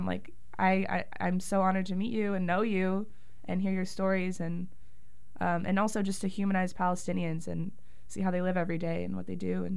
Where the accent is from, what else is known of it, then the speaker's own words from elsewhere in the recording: Las Vegas, Nevada, United States; moved away as an adult; I'm from Las Vegas. Pay for your trip.